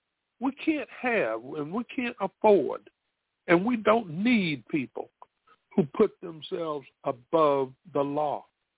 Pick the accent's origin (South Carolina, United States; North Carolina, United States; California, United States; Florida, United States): South Carolina, United States; We have in South Carolina, my home state, a riot that took place in Hamburg.